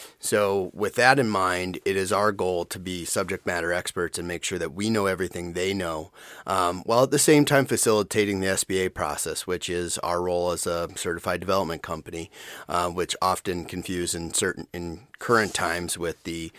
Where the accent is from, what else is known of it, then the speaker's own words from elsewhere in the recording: Redfield, South Dakota, United States; now in Minneapolis, United States; I grew up in Redfield, South Dakota, went to University of South Dakota after graduating from Redfield Public, went to Minneapolis after graduation to pursue a career in finance with U.S. Bank